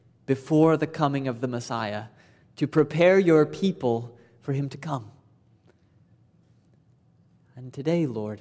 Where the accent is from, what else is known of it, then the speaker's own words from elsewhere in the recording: United States; Being an American plays into that as well, because we're all about efficiency